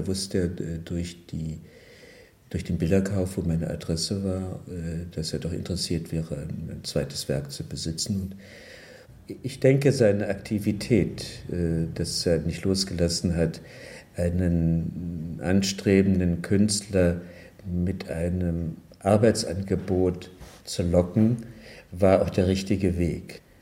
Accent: Berlin, Germany; born there; Ich bin in Kreuzberg im Keller geboren, in einer fensterlosen Wohnung, in der Adelbertstraße 88.

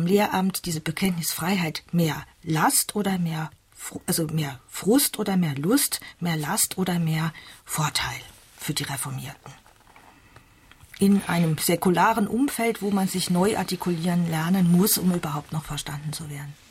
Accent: Switzerland; Bei uns in der Schweiz, bei den Reformierten

